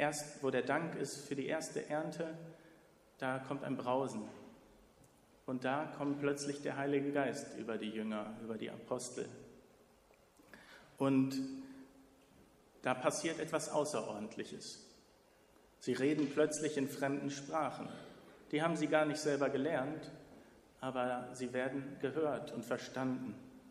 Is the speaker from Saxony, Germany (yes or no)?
no; Oberhausen, North Rhine-Westphalia, Germany; In meiner Gemeinde in Oberhausen, wo ich herkomme